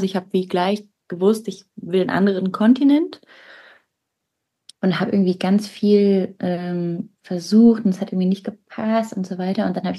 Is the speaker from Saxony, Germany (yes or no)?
yes; Leipzig, Saxony, Germany; moved away as an adult; also born or lived in Nice, France; now in Bern, Switzerland; Ich lebe in Bern, ich bin in Frankreich geboren, in Nizza und in Leipzig aufgewachsen. Und dann hat es mich vor 4 Jahren nach Bern verschlagen, eigentlich zum Austausch im Studium.